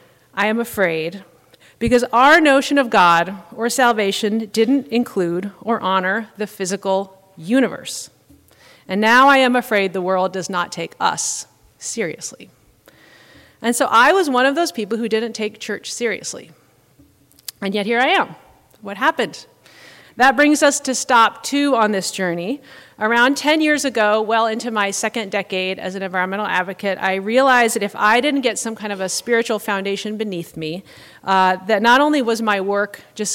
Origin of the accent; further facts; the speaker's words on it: the South, United States; So, as a young person growing up in the South who is passionate about the natural world, I didn't see a lot that I could relate to in the church.